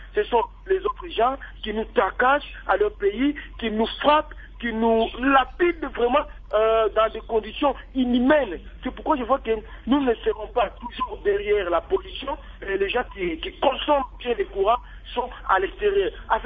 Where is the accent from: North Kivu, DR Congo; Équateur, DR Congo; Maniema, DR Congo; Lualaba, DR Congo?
Maniema, DR Congo; now in Kinshasa, DR Congo; Moi, je suis venu de la province du Maniema.